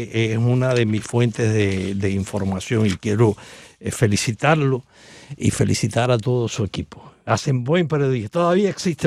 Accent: Cuba; yo soy cubano

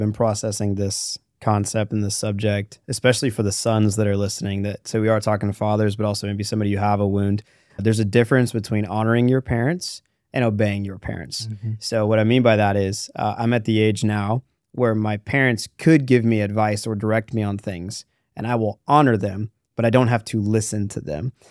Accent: Alaska, United States; I grew up in Alaska.

